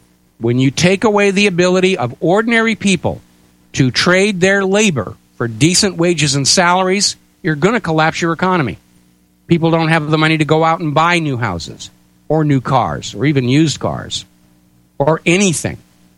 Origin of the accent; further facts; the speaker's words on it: New Hampshire, United States; But I look on my hometown in New Hampshire with a strong emotional connection.